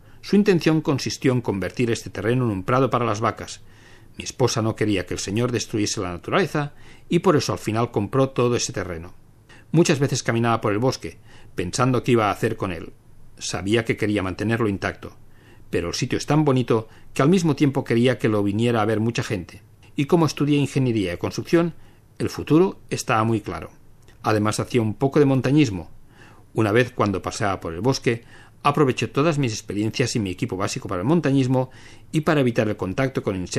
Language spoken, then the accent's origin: Spanish; western Slovakia, Slovakia; Spanish is a second language; Como que soy de Eslovaquia Occidental, no podía viajar a casa todos los fines de semana.